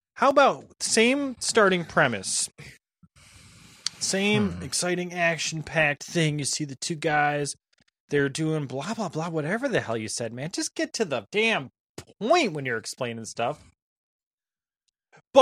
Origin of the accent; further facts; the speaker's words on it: England, United Kingdom; you're American. I'm English.